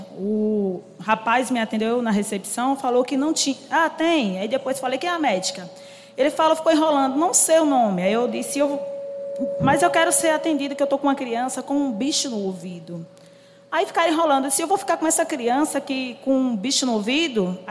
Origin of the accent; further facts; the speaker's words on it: Arapiraca, Alagoas, Brazil; Não sou daqui, sou natural de Alagoas, lá de Arapiraca. Estou aqui há 5 anos.